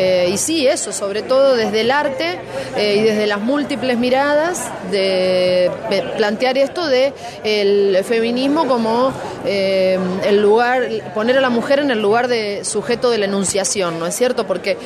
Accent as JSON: {"language": "Spanish", "country": "Argentina", "said": "que tiene mucho que ver con cómo somos las mujeres argentinas"}